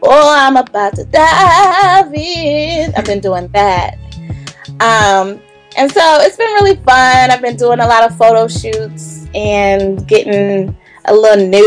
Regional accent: Jackson, Mississippi, United States; You know, I'm from Jackson, Mississippi.

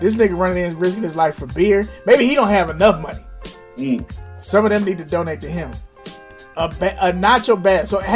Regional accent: St. Louis, Missouri, United States; I'm from St. Louis, man. You know it's Budweiser, Bud Light.

